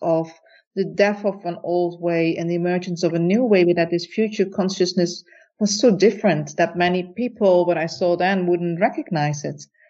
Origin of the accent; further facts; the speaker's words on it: Netherlands; I was growing up in the Netherlands